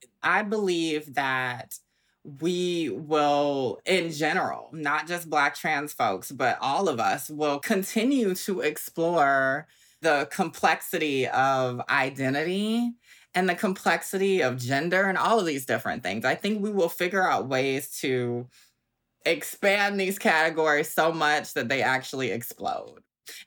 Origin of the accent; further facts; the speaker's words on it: Augusta, Georgia, United States; now in Brooklyn, United States; And so I'm from Augusta, Georgia, like you said, Southern girl, and I live in Brooklyn now, so I call myself a Georgia peach in the Big Apple.